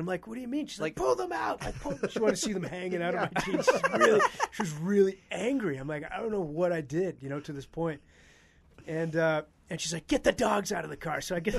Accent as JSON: {"language": "English", "country": "Canada", "lives_now": "United States", "said": "You know, to me as a Canadian, like trying to get down here."}